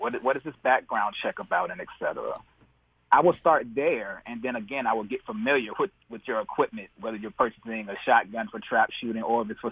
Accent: Virginia, United States; And the laws vary from state to state. I'm from Virginia.

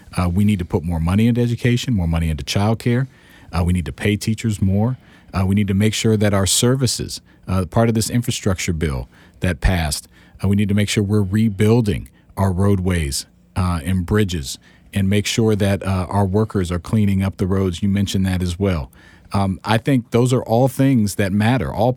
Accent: Langley Park, Maryland, United States; You know, I grew up in Langley Park, right on the Prince George's County Montgomery line, on the Montgomery side.

